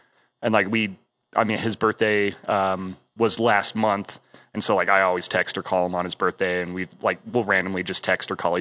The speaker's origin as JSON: {"language": "English", "region": "California", "country": "United States", "tie": "born or raised there", "said": "took French all through middle school and about 3 years of high school, which, you know, makes perfect sense growing up in Southern California."}